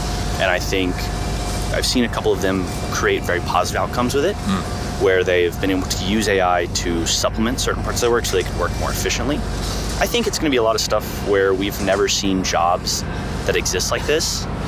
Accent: the South, United States; I grew up in the South. I was raised Catholic, and so I know that lifestyle very well and what that means.

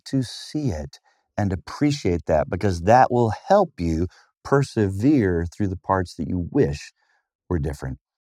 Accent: the South, United States; now in Cincinnati, United States; area. I'd never heard of that till I moved here. I grew up in the South.

